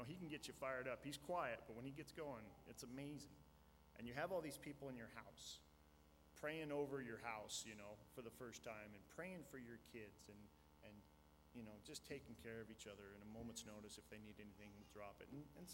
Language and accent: English; Harlipton, Montana, United States; And I was born and raised in Harlipton, Montana. Small town guy. I love Montana.